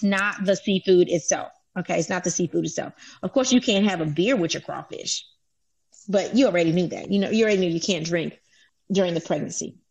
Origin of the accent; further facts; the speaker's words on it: Louisiana, United States; also born or lived in Texas / Indiana; now in Georgia, United States; But I am originally from Louisiana. I practiced in Texas, now Georgia, and before Texas, I was in Indiana. But I am a Louisiana girl at heart.